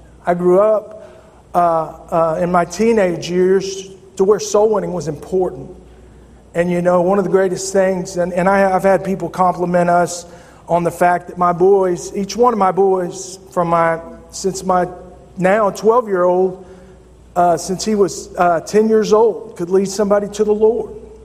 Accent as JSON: {"language": "English", "town": "Fort Worth", "region": "Texas", "country": "United States", "tie": "born or raised there", "said": "I grew up in Fort Worth, born and raised, proud to be a Texan, proud to be a Texan."}